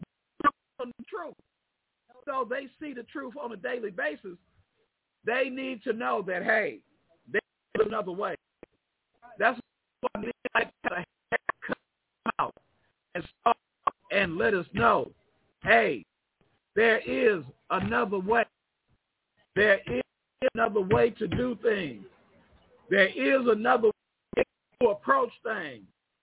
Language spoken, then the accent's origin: English; Oakland, California, United States; I remember growing up in Oakland.